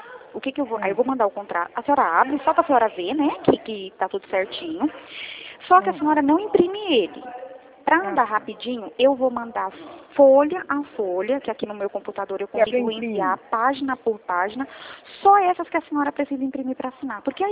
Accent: Brazil; Que eu falei pra senhora que eu sou brasileira, não desisto nunca.

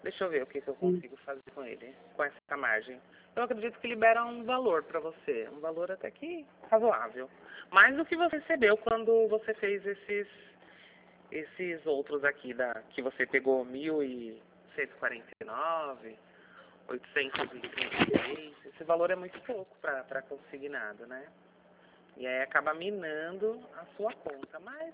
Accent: Sorocaba, São Paulo, Brazil; Não, eu sou de Sorocaba.

